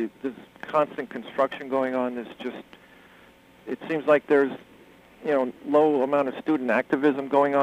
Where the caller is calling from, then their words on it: Patchogue, New York, United States; I'm calling from Patchogue.